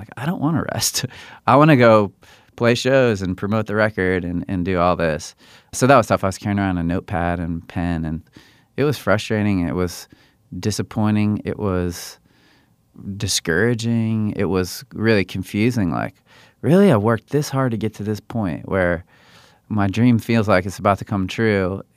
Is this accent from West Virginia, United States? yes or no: no; Washington, District of Columbia, United States; We're originally from Washington, D.C., and did the local band thing